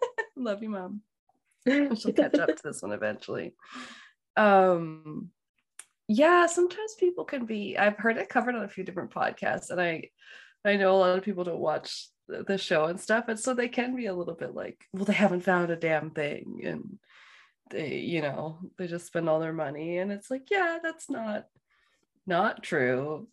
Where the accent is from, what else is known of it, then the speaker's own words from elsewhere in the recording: New Brunswick, Canada; also born or lived in Halifax; I was born in Halifax, Nova Scotia. We moved when I was pretty little, like 3 or 4, something like that, just back to New Brunswick where my mom grew up. And so then that's where I grew up.